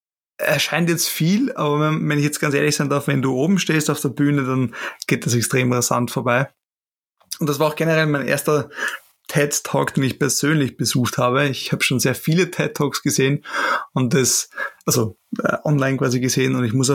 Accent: Austria; Das wissen wir Österreicher vor allem. Ich muss auch sagen, ich habe auch einen leichten Akzent

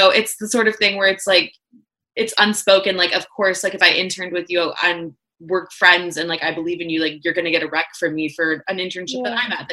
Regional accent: San Francisco, California, United States; yeah, I'm from San Francisco.

